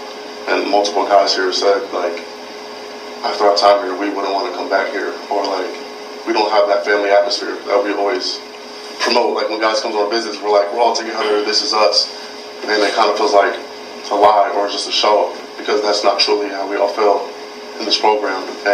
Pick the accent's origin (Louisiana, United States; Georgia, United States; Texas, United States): Georgia, United States; I'm from Georgia. I barely go home.